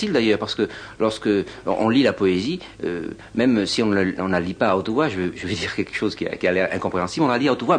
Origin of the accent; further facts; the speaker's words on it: Southern France, France; je suis du Midi, vous savez